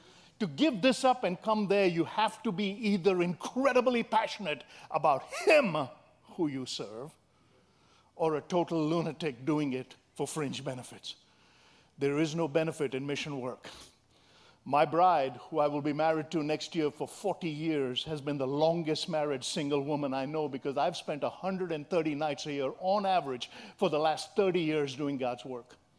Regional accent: India; now in United States; When I grew up in India, I thought, you guys are crazy.

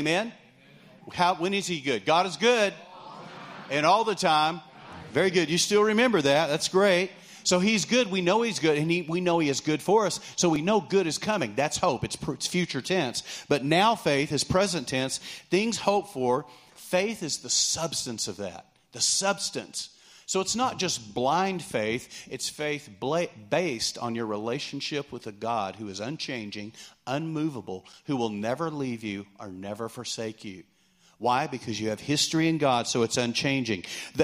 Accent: Lubbock, Texas, United States; I grew up in Lubbock, so we were close to Ruidosa, Cloud Cross, so we were always at the mountains.

